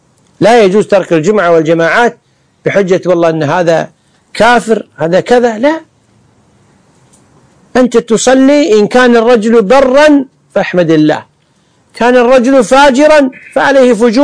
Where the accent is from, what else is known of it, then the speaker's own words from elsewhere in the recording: Kuwait; لما أمر ولي الأمر عندنا في الكويت بتسليم الأسلحة